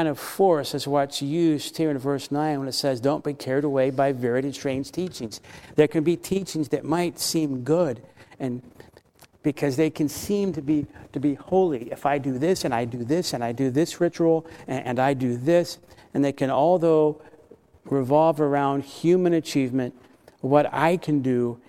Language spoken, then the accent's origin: English; Florida, United States; Growing up in Florida, we would see them all the times and have been in several.